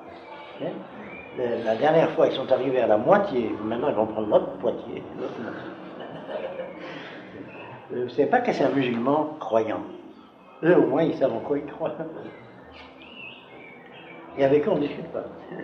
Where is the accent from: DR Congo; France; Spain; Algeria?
Algeria; born there; Moi, comme vous savez, je suis né en Algérie et j'ai eu beaucoup de relations avec les arabes algériens, en particulier la famille du mufti de la ville où j'habitais.